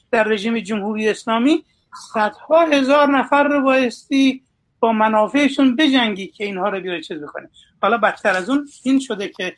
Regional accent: Iran; now in United States; من ایرانی هستم که من از زمان خیلی وقت پیش اومدم ایران، از ایران اومدم آمریکا

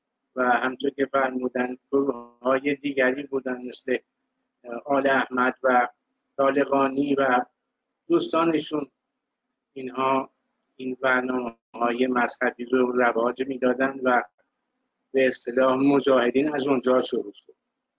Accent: Isfahan, Iran; born there; خب من که در شهر اصفهان متولد شدم

